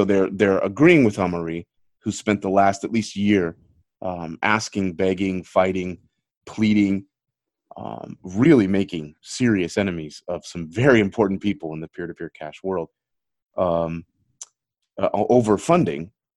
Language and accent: English; United States; I'm an American, right? So we're extremely insulated here.